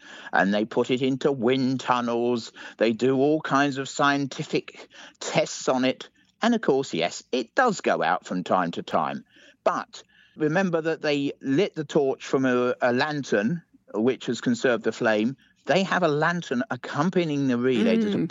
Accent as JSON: {"language": "English", "region": "London", "country": "United Kingdom", "tie": "born or raised there", "said": "2012 in my hometown of London."}